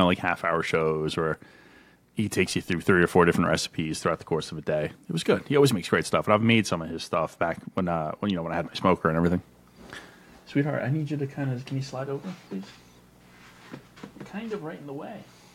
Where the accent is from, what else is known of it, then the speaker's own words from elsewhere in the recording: Canada; So, I'm Canadian.